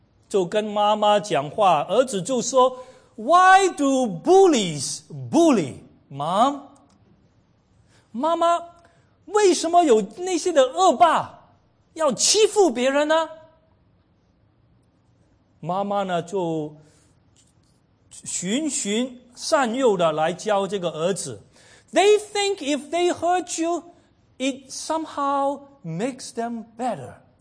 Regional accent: China; 我们中国人就喜欢一次起两次止，对不对？

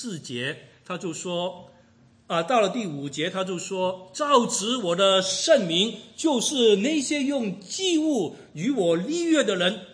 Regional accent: China; 就有一点像我们中国人过年过节

